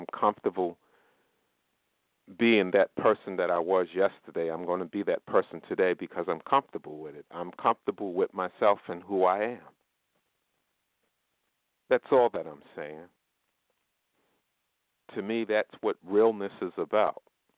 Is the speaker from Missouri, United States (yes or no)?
no; New York, United States; You know, growing up in New York, you don't want to be friends with everyone you meet